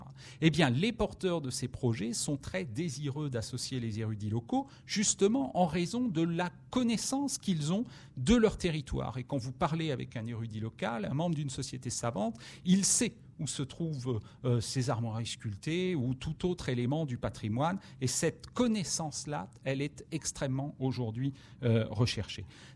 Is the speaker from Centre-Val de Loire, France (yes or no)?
yes; Centre-Val de Loire, France; Moi, je viens du Vendômois, je suis historien de formation